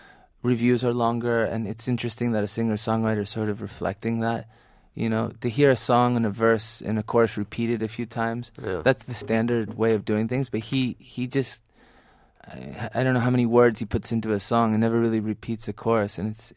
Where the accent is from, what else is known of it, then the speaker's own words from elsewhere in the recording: Florida, United States; also born or lived in Detroit, United States; I was born in Detroit. I was there for very little and then grew up pretty much in Florida.